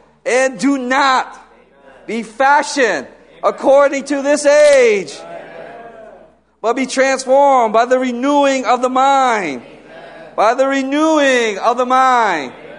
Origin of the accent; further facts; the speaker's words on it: New Britain, Connecticut, United States; He did not make a mistake that I grew up in New Britain, Connecticut. It's actually pronounced New Britain with a T, but you grew up there, you don't pronounce the T.